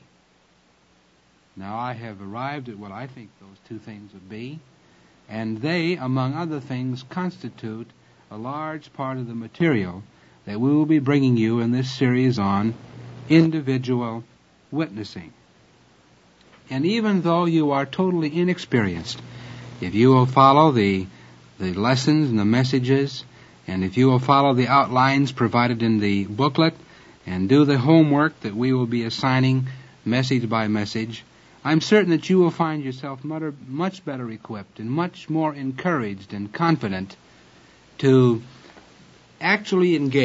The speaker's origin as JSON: {"language": "English", "country": "United States", "tie": "born there", "said": "At first, I thought, well, I'm a Christian. I was born in America."}